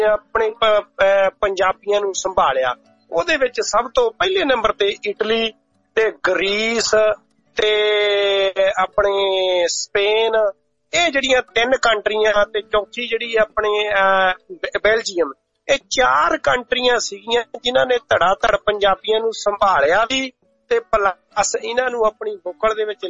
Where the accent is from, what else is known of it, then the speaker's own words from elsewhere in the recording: Dosanjh Kalan, Punjab, India; ਦੋਸਾਂਝ ਕਲਾਂ ਪਿੰਡ ਦੇ ਲੋਕਾਂ ਨੇ ਵੱਧ ਚੜ ਕੇ ਹਿੱਸਾ ਪਾਇਆ, ਤੇ ਮੈਂ ਉਸ ਧਰਤੀ ਦੇ ਉੱਤੇ ਜੰਮਿਆ ਪਲਿਆ ਆ ਤੇ ਉਥੋਂ ਦੀ ਵਿਰਾਸਤ ਨੂੰ ਮੈਂ ਅੱਗੇ ਤੋਰਨ